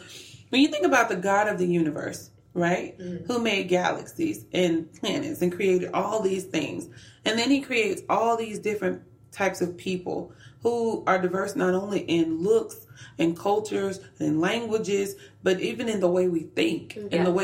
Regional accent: Alabama, United States; I mean, I grew up in the South, from a really tiny town that was literally segregated by the main street downtown.

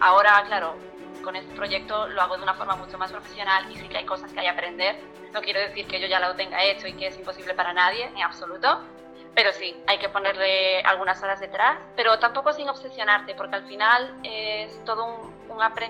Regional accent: Galicia, Spain; now in Canary Islands, Spain; vivo en Canarias, pero soy de Galicia.

